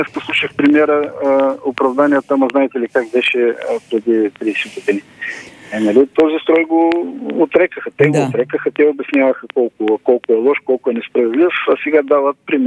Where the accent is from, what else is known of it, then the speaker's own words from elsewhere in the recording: Burgas Province, Bulgaria; аз съм роден и съм израснал в Странджа.